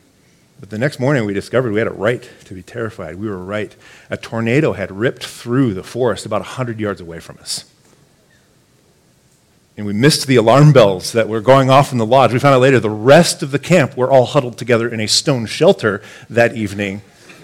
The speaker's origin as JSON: {"language": "English", "region": "Nebraska", "country": "United States", "tie": "born or raised there", "said": "seven tornadoes ravaged Grand Island, Nebraska, which was near my hometown by Nebraska standards."}